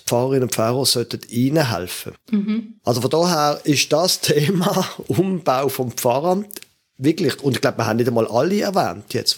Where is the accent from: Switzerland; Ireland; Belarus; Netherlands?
Switzerland; Basel, Basel-Stadt; Wenn du willst, ich bin nicht wo als Basler, das kriegst du nicht mehr weg, FCB-Fan